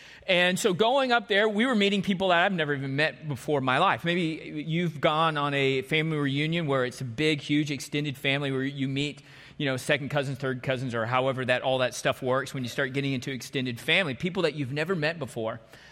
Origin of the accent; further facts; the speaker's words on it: Texas, United States; even though I grew up in Texas, they grew up in Western Massachusetts